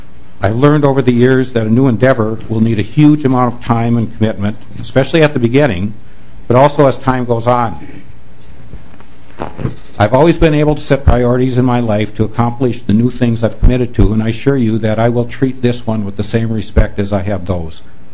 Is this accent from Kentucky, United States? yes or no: no; New Market, Minnesota, United States; I grew up in New Market, Minnesota, which is about halfway between Minneapolis and Faribault. And back then it was a farming community. So I grew up in a town of 210 people, very simple life at that point.